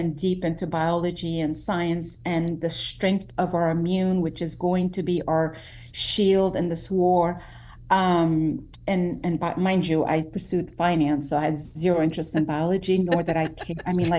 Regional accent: United States; Because you know, growing up in the States, I grew up with Kate Moss being the Vogue cover

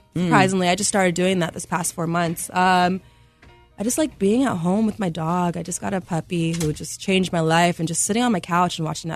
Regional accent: Boston, Massachusetts, United States; I'm from Boston.

